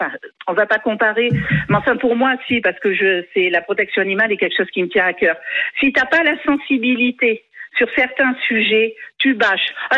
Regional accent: Auvergne-Rhône-Alpes, France; Vous savez, je suis en Auvergne, je suis du Cantal.

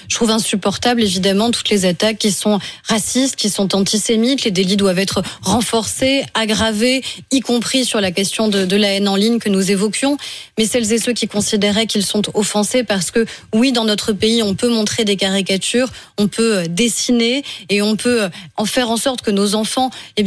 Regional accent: France; Mais moi, je suis française.

